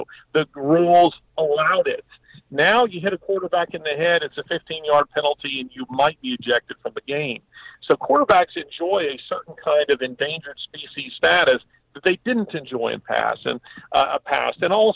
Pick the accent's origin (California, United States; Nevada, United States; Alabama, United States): Alabama, United States; Birmingham; my mother's a Canadian, so even though I'm from Birmingham, Alabama, I grew up hearing an awful lot about Wayne Gretzky from my Canadian relatives